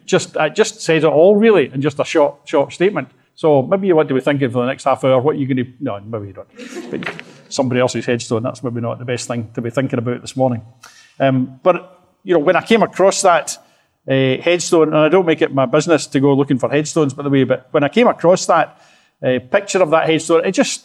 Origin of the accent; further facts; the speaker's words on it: Ayr, Scotland, United Kingdom; I come from Ayr and worship at a church down in Ayr, a place called Riverside these days.